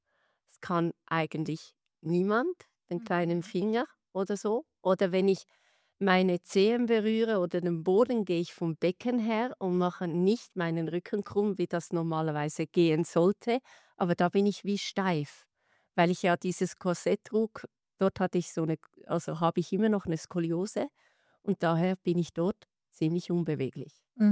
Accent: Dietikon, Zurich, Switzerland; also born or lived in Emsland, Germany; Also ursprünglich komme ich ein Teil aus Deutschland, aus dem Emsland. Und meine Mutter ist Schweizerin. Und daher bin ich in der Schweiz groß geworden und aufgewachsen in Dietikon. Dort wohne ich auch zeitlich immer noch

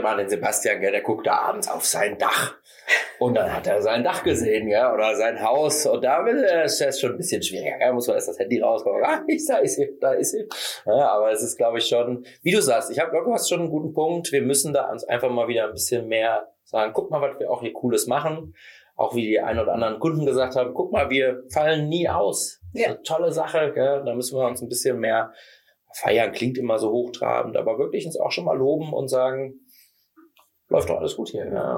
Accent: Stuttgart, Baden-Württemberg, Germany; ich komme aus Stuttgart

